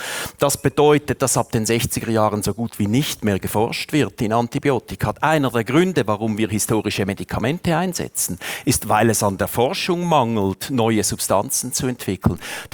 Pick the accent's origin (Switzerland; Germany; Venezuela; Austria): Switzerland; weil Tuberkulose bei uns in der Schweiz keine Rolle mehr spielt, investiert hier keiner Geld in so eine Krankheit